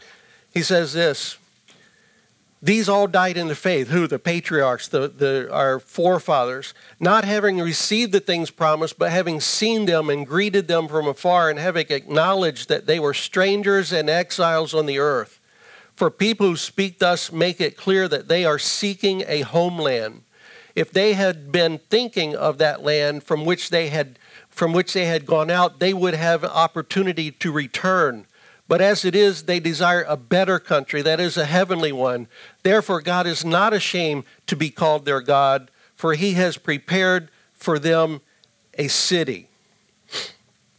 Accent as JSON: {"language": "English", "region": "the South", "country": "United States", "said": "And I say that affectionately because I'm from the South."}